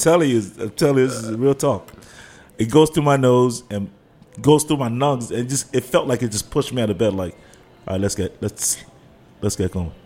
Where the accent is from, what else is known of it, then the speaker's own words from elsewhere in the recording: Washington, District of Columbia, United States; born there; I was born here in Washington, D.C. My parents are Nigerian. So it's funny, when I teach, my accent really comes out.